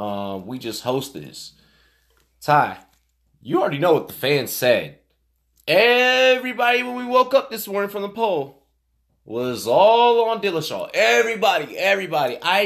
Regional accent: Virginia, United States; I'm keeping it Southern. I'm from Virginia.

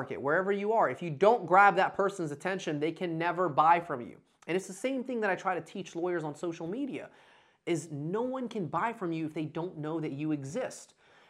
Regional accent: Dalton, Georgia, United States; when I was growing up in Dalton, Georgia

